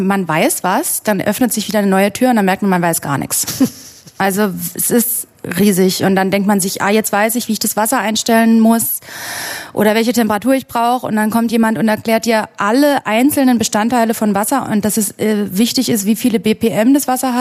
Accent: Görlitz, Saxony, Germany; Also ich bin aus Görlitz.

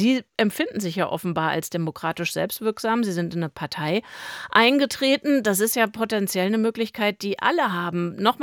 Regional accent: Hesse, Germany; Von mir wurde das nie eingefordert, dass ich Hessen erkläre oder sowas.

